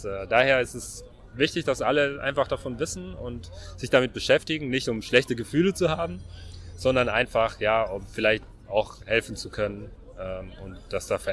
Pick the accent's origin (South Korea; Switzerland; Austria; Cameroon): Cameroon; unter anderem auch mein Heimatland Kamerun war auch eine deutsche Kolonie.